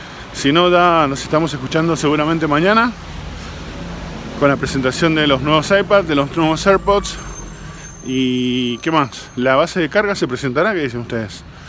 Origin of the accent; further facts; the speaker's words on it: Argentina; Lo que nos está pasando acá en Argentina.